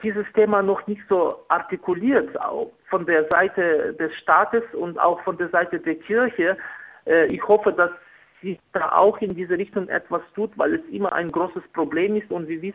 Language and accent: German; Lviv, Lviv Oblast, Ukraine; ich komme aus Lemberg, und unsere Stadt ist also eine wichtige historische Stadt in Mittel- und Osteuropa.